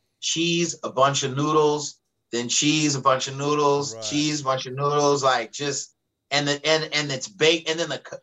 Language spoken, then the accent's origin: English; San Bruno, California, United States; so the cliff notes are I grew up in San Bruno, which is, like I said, right outside of San Francisco.